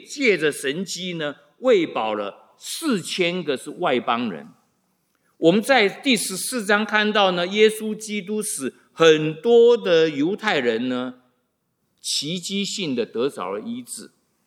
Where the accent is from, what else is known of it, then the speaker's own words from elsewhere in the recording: China; 开门七件事是我们中国人才说的